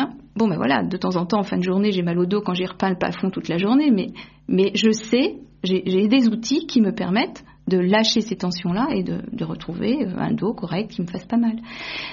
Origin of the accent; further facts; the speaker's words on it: Tours, Centre-Val de Loire, France; Je viens de la région de Tours, il n'y a pas très longtemps que j'habite ici, ça fait plus de 2 ans maintenant.